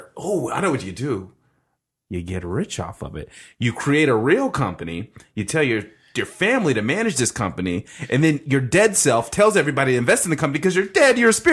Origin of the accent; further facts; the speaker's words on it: Kentucky, United States; I'm from Kentucky.